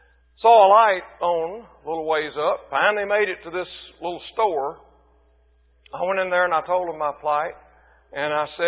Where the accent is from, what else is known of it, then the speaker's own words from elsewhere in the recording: Mississippi, United States; And though our home place is gone now, where I was raised in North Mississippi, I have houses.